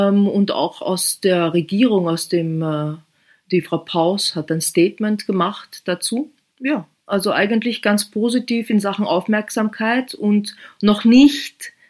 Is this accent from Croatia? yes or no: no; Vienna, Austria; Ich bin jetzt gerade in Wien und sitze hier vom Computer, also in meiner Heimatstadt.